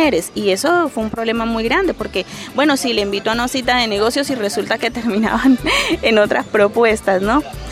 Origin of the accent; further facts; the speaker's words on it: Santa Marta, Magdalena, Colombia; soy de aquí de Santa Marta, tengo 38 años.